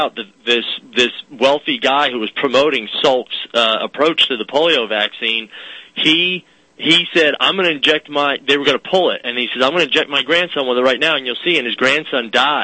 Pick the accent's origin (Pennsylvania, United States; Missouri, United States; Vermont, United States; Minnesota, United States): Vermont, United States; I'm from Vermont. I did all my internships at Mass General and the Harvard Joint Center.